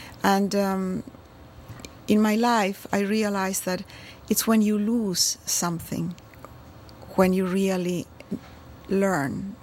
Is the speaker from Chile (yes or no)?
yes; Santiago, Santiago Metropolitan Region, Chile; In addition, I grew up in Santiago, Chile, where any natural tendency towards self-contemplation is quickly nipped in the bud.